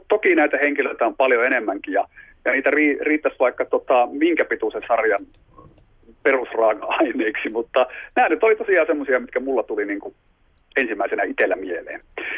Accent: Raahe, North Ostrobothnia, Finland; Joo, ja Raahestahan tässä ollaan itsekin.

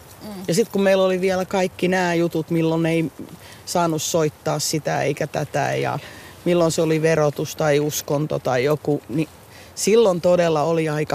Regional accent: Helsinki, Uusimaa, Finland; Mä oon Kalliossa asunut lapsuuteni ja nuoruuteni

